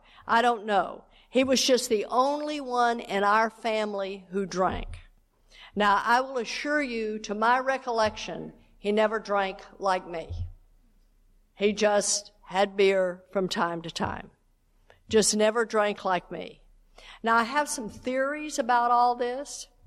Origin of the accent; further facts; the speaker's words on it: Texas, United States; in Texas we call it puffing up, because I was born and raised in Texas, where you just kind of puff up.